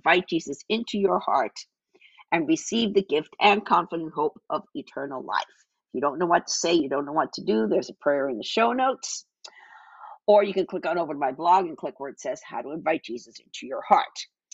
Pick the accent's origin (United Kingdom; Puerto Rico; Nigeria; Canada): Puerto Rico; growing up in Puerto Rico, and I went back to visit